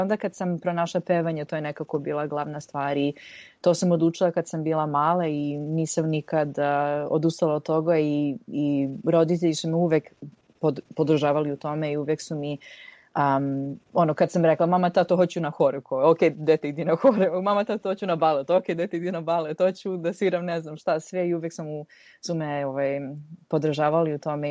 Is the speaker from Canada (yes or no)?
yes; Toronto, Ontario, Canada; išla sam na takozvani UFT, na University of Toronto, i to je bilo prirodno jer sam odrasla, rođena sam u Torontu.